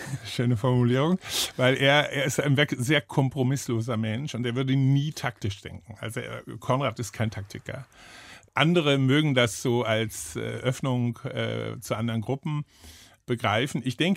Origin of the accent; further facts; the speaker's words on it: West Germany, Germany; auch ich als Westdeutscher fand dieses Land viel freier als Hamburg oder Bielefeld.